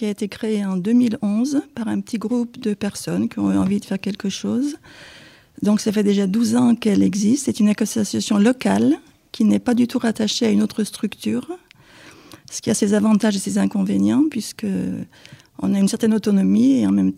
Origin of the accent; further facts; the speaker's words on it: Villefranche, France; je suis originaire de Villefranche, j'étais enseignante et après avoir beaucoup circulé pour des raisons de travail, je suis revenue sur Villefranche